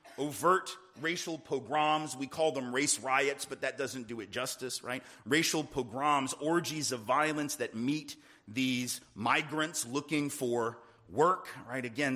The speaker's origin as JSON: {"language": "English", "region": "the South", "country": "United States", "said": "And I know a little something about nostalgia because, like I said, I'm from the South, and we do that with grits."}